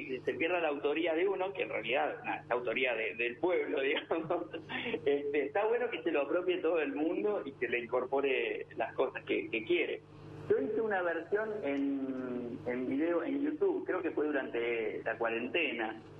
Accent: Bahía Blanca, Buenos Aires Province, Argentina; Tenemos algunas particularidades muy gauchitas, para decirlo en bahiense también.

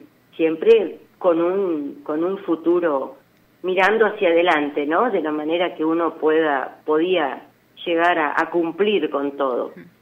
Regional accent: Argentina; yo en realidad soy nativa de esta colonia, porque mi padre también fue un productor de acá, de esta zona, tiene un campo acá cerca de donde nosotros estamos. Yo me fui, a los 12 años, me fui a Colonia Barón a hacer mi secundaria.

